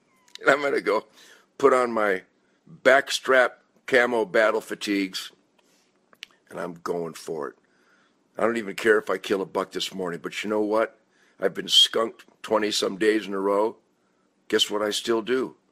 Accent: United States; I'm a free man. I'm an American.

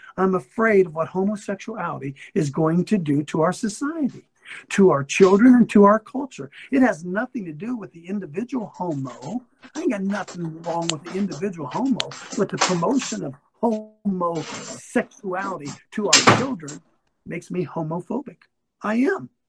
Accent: Columbus, Ohio, United States; I'm from Columbus, Ohio.

